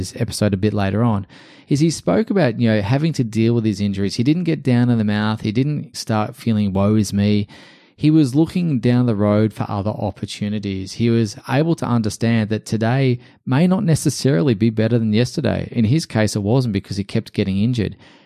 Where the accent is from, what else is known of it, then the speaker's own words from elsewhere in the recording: Port Moresby, National Capital District, Papua New Guinea; when I was a young tennis player growing up in Port Moresby in New Guinea.